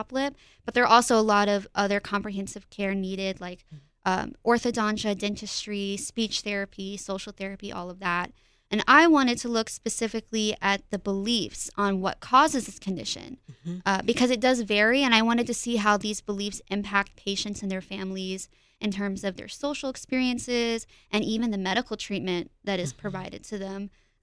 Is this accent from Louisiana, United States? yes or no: no; Decatur, Georgia, United States; I grew up in Decatur, Georgia, mm-hmm. so I went to Decatur High School.